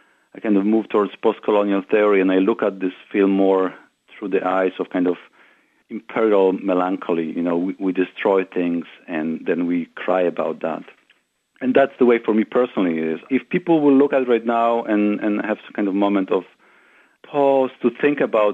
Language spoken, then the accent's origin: English; Poland; a few years ago I did a project in my hometown in Poland